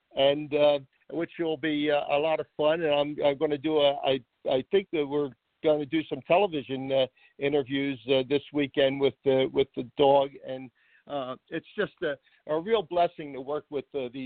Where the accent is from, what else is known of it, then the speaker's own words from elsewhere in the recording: Philadelphia, Pennsylvania, United States; My grandfather was a police officer when I grew up in Philadelphia. He actually died the year I was born, 1945.